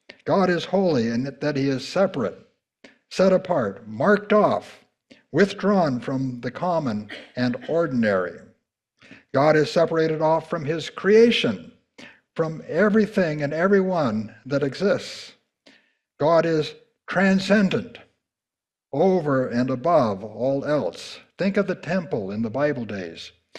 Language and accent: English; Ephrata, Washington, United States; I grew up in Ephrata